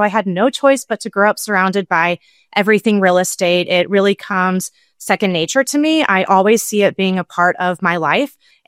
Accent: Houston, Texas, United States; now in Asheville, United States; I'm a mortgage lender, currently based out of Asheville, North Carolina, but I am originally from Houston, Texas. I've been out here for about 2 years

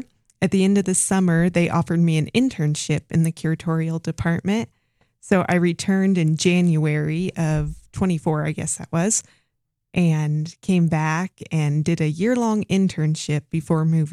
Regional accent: Oregon, United States; Real near the coast, kind of near Astoria, Oregon.

